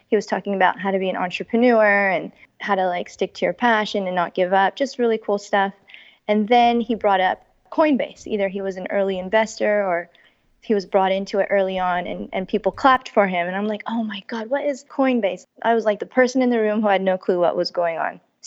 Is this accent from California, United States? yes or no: yes; California, United States; Hi, everybody. … I'm from California, born and raised.